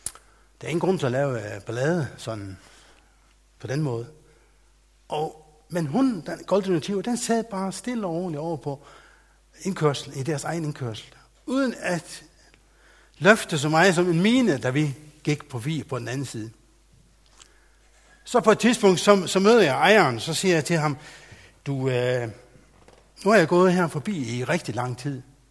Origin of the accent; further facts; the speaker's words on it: Faroe Islands; now in Løsning, Denmark; Oprindeligt kommer jeg fra Færøerne, men har boet i Danmark i, ja, det kan jeg næsten ikke regne ud, men det er siden 96 engang. Midt i 96.